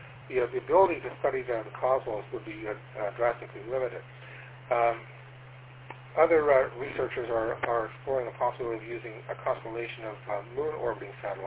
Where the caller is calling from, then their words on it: Toronto, Ontario, Canada; I'm transmitting here from Toronto, Ontario, Canada.